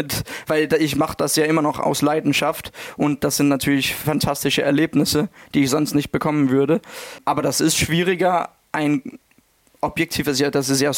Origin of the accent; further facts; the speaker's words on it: Denmark; besonders als Däne.